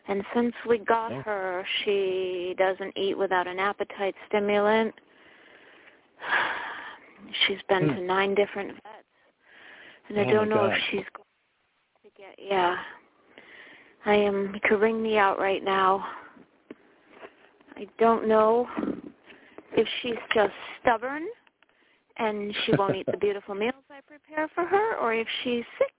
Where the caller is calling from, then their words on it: Connecticut, United States; Hi, I'm calling from Connecticut